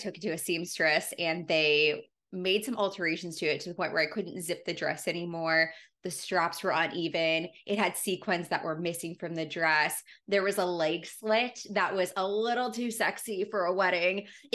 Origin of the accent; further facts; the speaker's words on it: Pennsylvania, United States; moved away as an adult; now in Louisville, United States; But yeah, so I live in Louisville, not originally from here. I'm actually from Pennsylvania, moved here when I was 18.